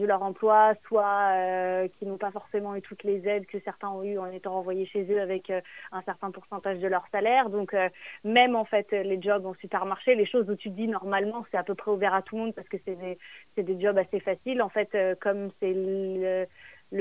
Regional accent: Pays de la Loire, France; now in Belfast, United Kingdom; j'ai 21 ans et je suis française, et plus précisément, je viens de Vendée. En ce moment, et enfin depuis un peu plus d'un an, je vis à Belfast, en Irlande du Nord

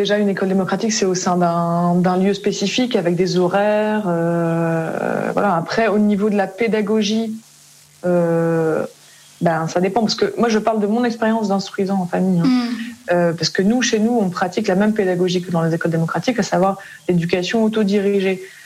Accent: Brest, Brittany, France; Enfin, il y en avait une à Quimper, mais du coup, nous, on est de Brest, donc voilà, pas dans le coin.

